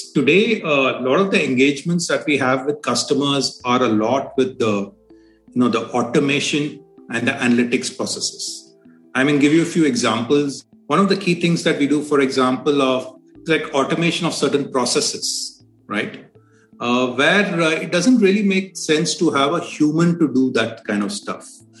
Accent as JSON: {"language": "English", "country": "India", "second_language": "English", "said": "So very proud of it, obviously being an Indian."}